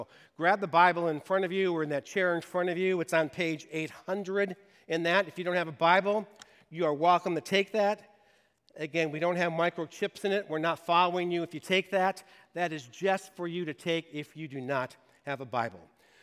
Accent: Detroit, Michigan, United States; at least when I grew up in Detroit, you know, talk is cheap.

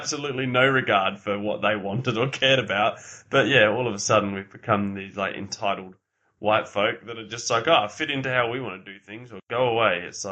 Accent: Australia; also born or lived in England; I'm Australian, but I was born in England. And I don't even have an Australian passport, but I don't identify as an English person anymore.

